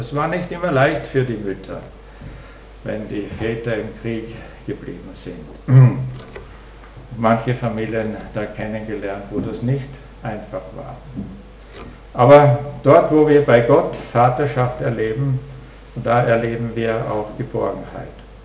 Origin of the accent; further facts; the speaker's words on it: Austria; Aber zumindest bei uns in Österreich.